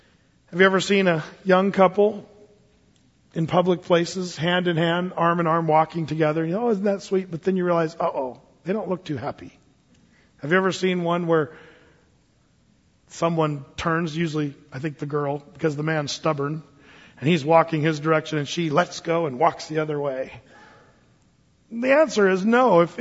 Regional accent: Applegate, Oregon, United States; You know, I'm from Southern Oregon. I lived out in Applegate, tell you what.

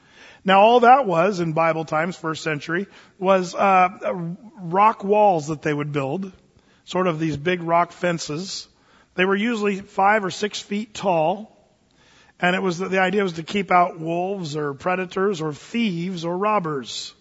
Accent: Applegate, Oregon, United States; I grew up out in Applegate in Southern Oregon.

